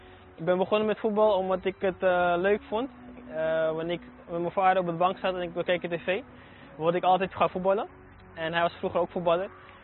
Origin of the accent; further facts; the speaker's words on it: Amsterdam, North Holland, Netherlands; born there; now in Almere, Netherlands; Ik ben 24 jaar, ik woon in Almere. Ik ben geboren in Amsterdam.